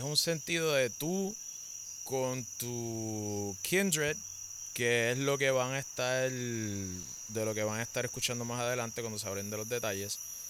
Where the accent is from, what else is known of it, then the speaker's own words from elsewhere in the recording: Puerto Rico; Yo soy boricua.